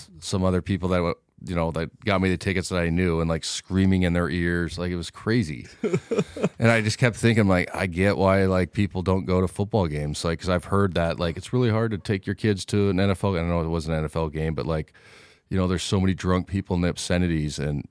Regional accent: Pacific Northwest, United States; I grew up on the Pac-12 and stuff

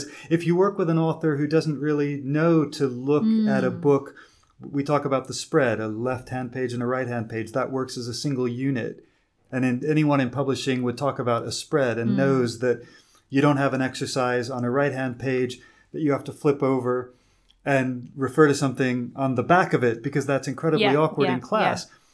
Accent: Hong Kong; moved away as an adult; now in United Kingdom; And the reason is that I came from Hong Kong.

